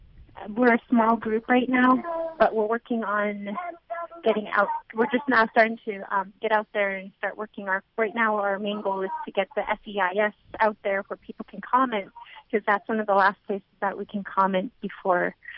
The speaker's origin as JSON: {"language": "English", "town": "Bethel", "region": "Alaska", "country": "United States", "said": "I'm from Bethel, Alaska."}